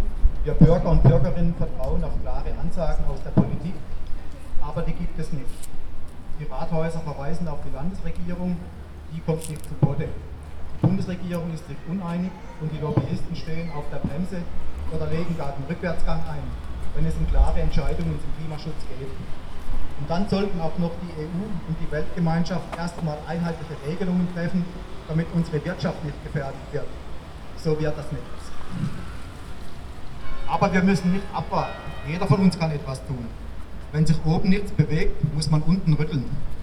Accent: Neuenburg am Rhein, Baden-Württemberg, Germany; ich komme aus Neuenburg-Steinestadt

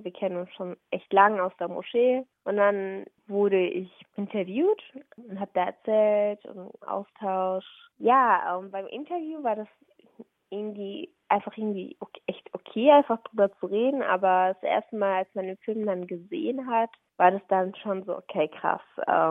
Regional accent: Germany; wenn ich geantwortet habe, ich komme aus Deutschland, haben sie das zu akzeptieren.

